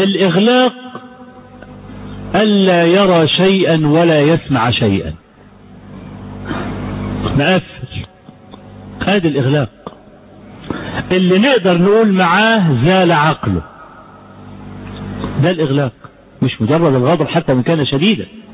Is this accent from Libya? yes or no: no; Egypt; والموسوعة الفقهية اللي كانت بتتصدر مجمع البحوث الإسلامية زمان عندنا في مصر